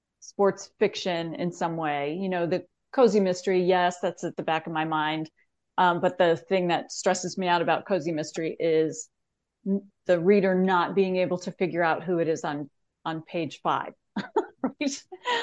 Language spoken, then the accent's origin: English; California, United States; growing up in California, mostly a San Francisco 49ers fan, you know, we were not fans of the Patriots.